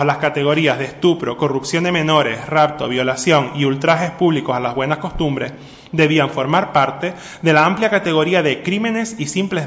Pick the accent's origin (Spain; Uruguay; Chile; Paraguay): Spain; Canary Islands; aunque yo soy de Canarias